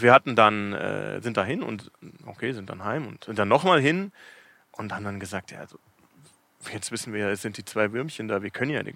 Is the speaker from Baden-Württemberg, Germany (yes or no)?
no; Munich, Bavaria, Germany; now in Cape Town, South Africa; Dann war ich 2007 bis 2009 mehr in München. Da hatte ich auch eine Wohnung. Ich bin aus München ursprünglich.